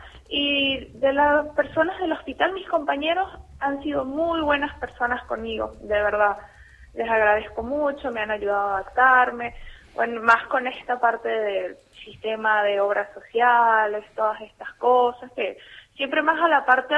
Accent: Venezuela; moved away; algunos no saben que soy de Venezuela y me preguntan, ¿pero tú de dónde eres? Por la tonada. Algunos me dicen, ¿eres del norte? Y yo, no, de muy, muy norte, les digo, vengo de Venezuela.

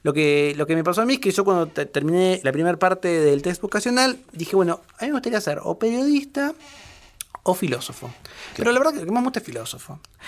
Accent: Campana, Buenos Aires Province, Argentina; yo soy de la provincia de Buenos Aires, y en esa época había de Campana. Soy de Campana.

